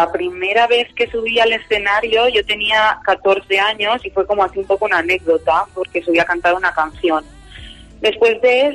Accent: Sagunto, Valencian Community, Spain; Yo soy del puerto de Sagunto, estoy a mitad de camino entre Valencia y Castellón. Lo que pasa que ahora vivo en Valencia.

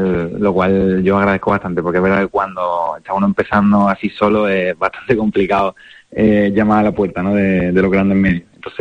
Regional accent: Málaga, Andalusia, Spain; me llena de orgullo que se haya utilizado esta canción para transmitir un poco un mensaje a favor de mi tierra, ¿no? Que yo soy muy malaguita

